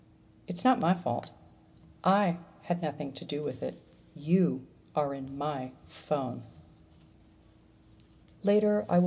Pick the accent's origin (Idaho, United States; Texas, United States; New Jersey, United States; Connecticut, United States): Texas, United States; moved away; I am a sixth-generation Texan. I am who I am